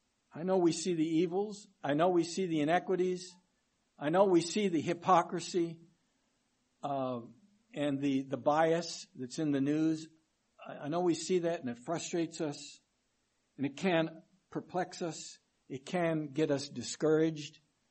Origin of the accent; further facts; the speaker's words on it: Chicago, Illinois, United States; You know, my hometown is Chicago.